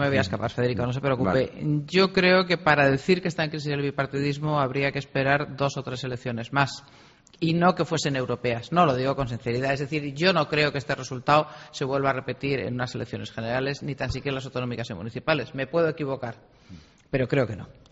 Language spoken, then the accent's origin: Spanish; Aragon, Spain; como ciudadana aragonesa, me negaré siempre